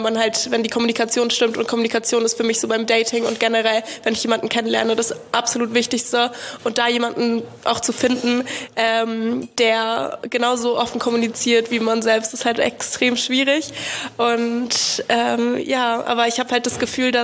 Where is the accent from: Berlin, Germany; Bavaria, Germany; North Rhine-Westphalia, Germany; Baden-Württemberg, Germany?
Berlin, Germany; Also ich bin in Berlin aufgewachsen